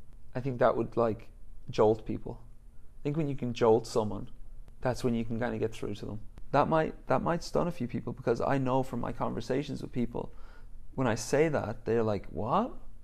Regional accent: Ireland; based on my childhood, based on growing up in Ireland, I just have a massive appreciation for nature.

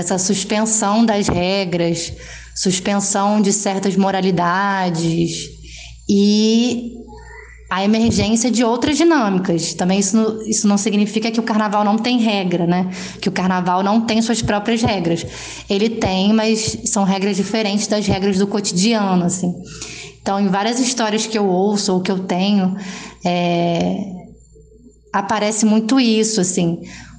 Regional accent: Rio de Janeiro, Brazil; não, eu sou daqui, pô, eu sou do Meier.

